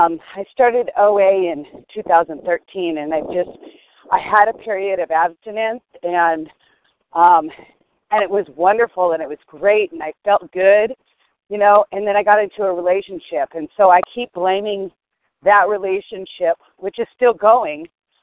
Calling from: California, United States; Okay. I'm calling from California.

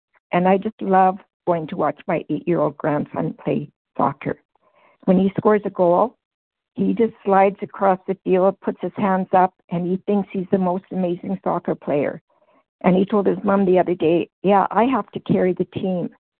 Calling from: Canada; I'm calling from Canada. So … from Canada

